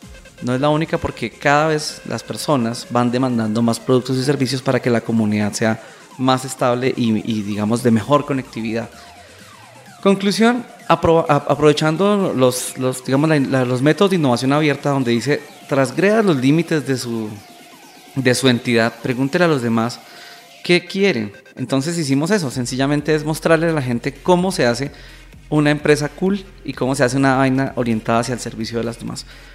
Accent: Colombia; somos orgullosamente colombianos.

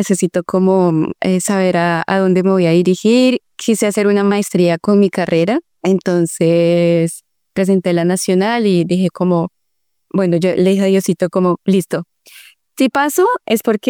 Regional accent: Fusagasugá, Cundinamarca, Colombia; yo soy de una ciudad cerca de Bogotá, de Fusagasugá

